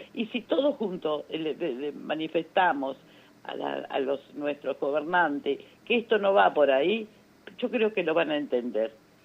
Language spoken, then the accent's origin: Spanish; Argentina; como argentina, y ya a los 77 años